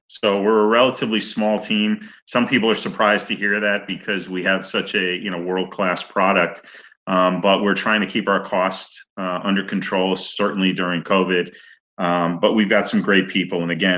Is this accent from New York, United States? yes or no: no; New Britain, Connecticut, United States; And my family came from Massachusetts, and I grew up in New Britain, Connecticut, which is right between, apparently the dead in between, Fenway Park and Yankee Stadium.